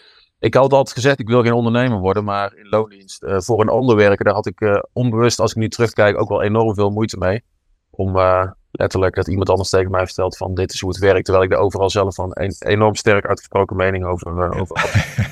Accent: North Brabant, Netherlands; ik kom uit uit Brabant. Ik heb 5 jaar aan TU Delft gestudeerd.

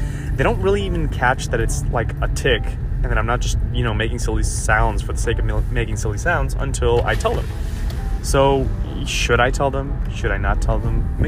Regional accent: Puerto Rico; when I was growing up in Puerto Rico

